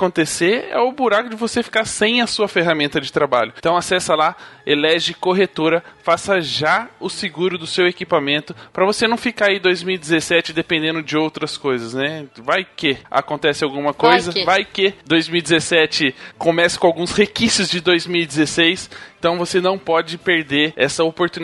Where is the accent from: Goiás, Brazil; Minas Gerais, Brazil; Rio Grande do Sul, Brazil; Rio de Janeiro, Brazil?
Minas Gerais, Brazil; accent: mineiro; começamos o primeiro episódio de 2017 com um sotaque mineiro